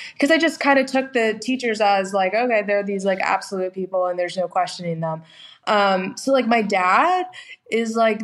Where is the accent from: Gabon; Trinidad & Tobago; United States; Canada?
United States; Winston-Salem, North Carolina; So I grew up in Winston-Salem, which is like a really small town in North Carolina.